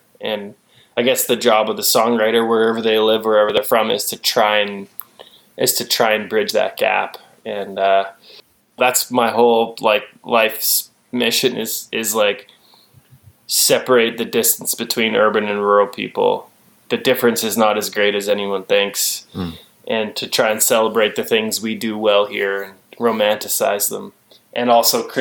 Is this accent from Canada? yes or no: yes; Canada; I'm Canadian. Like I grew up playing hockey.